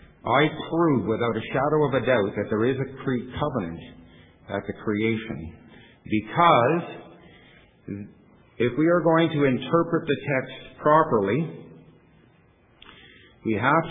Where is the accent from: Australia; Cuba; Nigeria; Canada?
Canada; I'm from Canada and I'm hot.